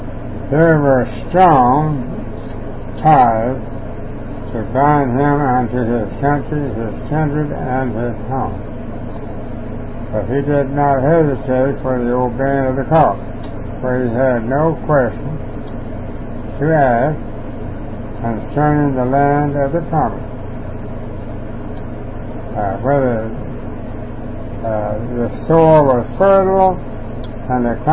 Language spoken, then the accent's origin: English; Andrews, Texas, United States; also born or lived in Kermit, Texas; go back to Kermit, Texas," which is about 50 miles from my hometown, Andrews.